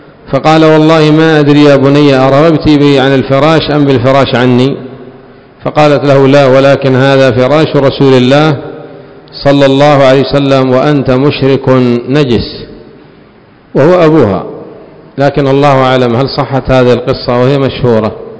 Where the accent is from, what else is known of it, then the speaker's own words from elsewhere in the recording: Yemen; عندنا في اليمن